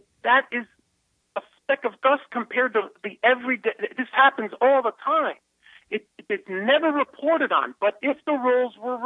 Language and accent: English; United States; But as an American, all I can say is